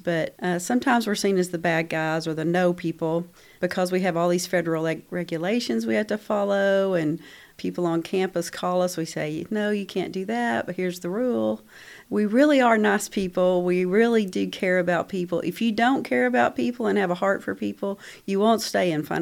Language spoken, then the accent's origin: English; Arkansas, United States; So I grew up rural here in Arkansas, graduated from a small school of 200 from K through 12